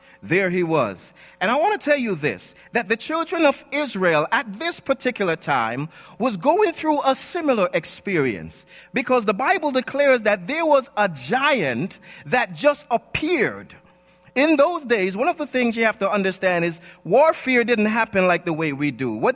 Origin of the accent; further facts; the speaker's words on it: Jamaica; I grew up in Jamaica, and usually on Saturdays is the day when your parents would go to the market.